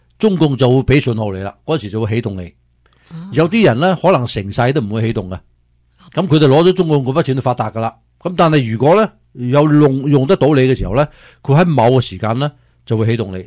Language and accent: Cantonese; Guangdong, China